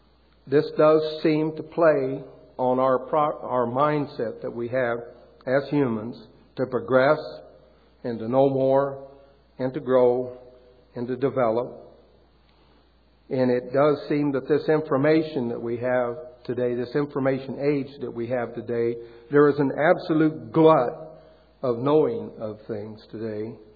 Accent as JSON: {"language": "English", "region": "the South", "country": "United States", "said": "And since I'm from the South, I really got a kick out of the way it sounds."}